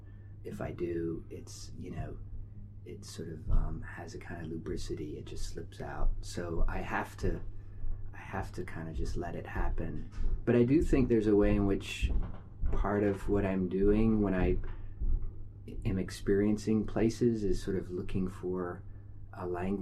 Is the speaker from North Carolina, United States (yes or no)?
yes; North Carolina, United States; I'm from North Carolina and live in Missouri.